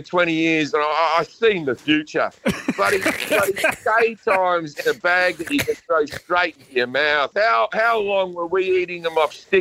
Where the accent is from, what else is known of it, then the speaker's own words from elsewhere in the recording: Sydney, New South Wales, Australia; I grew up in Sydney, but I follow the Maroons in the state of origin, and the only reason for that is because my father's from Roma, Queensland, you know, so I have some very rural Queensland roots